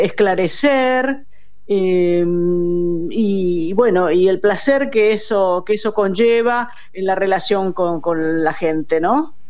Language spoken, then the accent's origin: Spanish; Buenos Aires, Argentina; born there; Nací en Congreso.